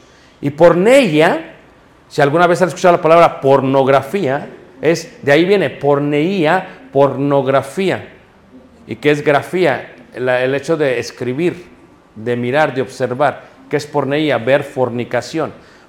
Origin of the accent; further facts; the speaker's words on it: Mexico; eso del perreo no sé qué es, porque yo soy mexicano.